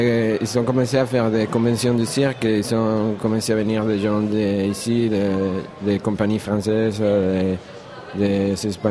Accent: Venezuela; French is a second language; moved away; je viens de l'autre côté de l'Europe, assez loin. Je viens de Venezuela

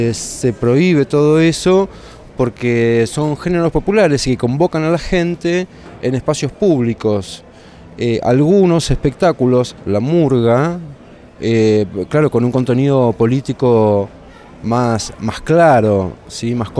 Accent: Buenos Aires, Argentina; Yo soy de Buenos Aires, a mí, y tengo 47 años.

